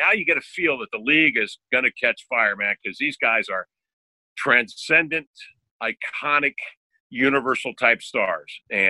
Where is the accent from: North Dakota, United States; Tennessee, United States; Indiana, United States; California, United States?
Indiana, United States; growing up in Indiana though, I didn't hear a lot of your broadcast, my real basketball guy is Jerry Baker, my old Pacer guy from 1967